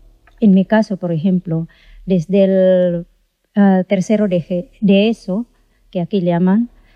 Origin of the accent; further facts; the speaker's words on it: Luzon, Philippines; now in Spain; Yo soy de Luzón, cerca de Manila